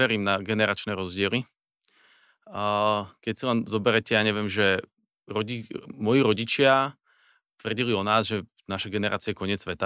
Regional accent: Dolný Kubín, Žilina Region, Slovakia; ja pochádzam z Dolného Kubina

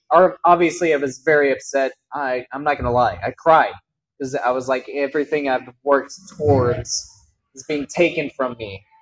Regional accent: Missouri, United States; now in Kentucky, United States; I'm not originally from here. I'm from Missouri. I moved from Missouri to Kentucky to be able to wrestle.

